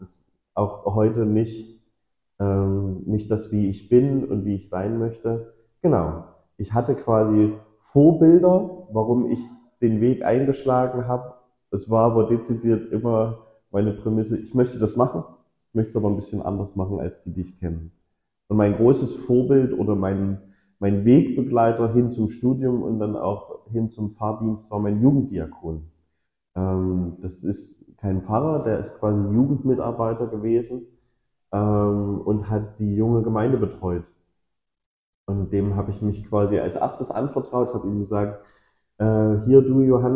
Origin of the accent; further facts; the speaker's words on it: Saxony, Germany; ich bin in der christlichen Jugendarbeit groß geworden. Ich komme aus dem Erzgebirge, und da ist bis jetzt die christliche Jugendarbeit noch sehr, sehr stark vertreten.